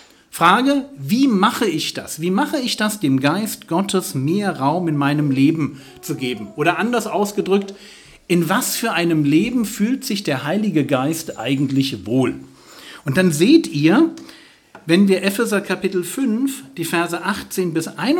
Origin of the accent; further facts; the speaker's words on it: Berlin, Germany; Ich bin aus Berlin, Berlin-Spandau. Ich bin dort in der EFG, The Rock Christuskirche. Das ist eine kleine Gemeinde